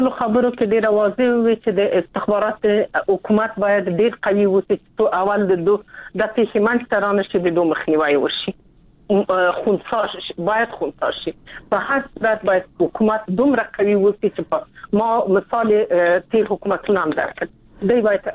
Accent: Afghanistan; ته مسلمان یې موږ مسلمان یو ته افغان یې زه افغان یم

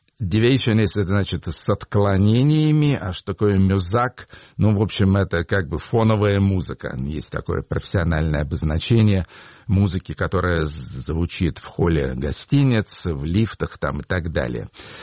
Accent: Yaroslavl, Yaroslavl Oblast, Russia; born there; Я тоже родился в июне 1955 года, правда, я родился в Ярославле

